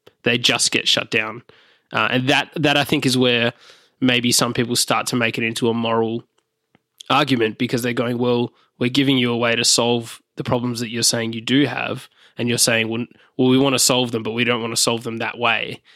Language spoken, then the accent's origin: English; Australia; now in United States; I grew up in Australia going to school that did not have guards or metal detectors at the door.